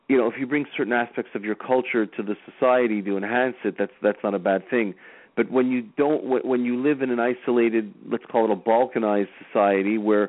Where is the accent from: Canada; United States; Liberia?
Canada; consider myself a Canadian. I don't consider myself like a Romanian Canadian, because that's where my grandfather was from. I'm a Canadian, right?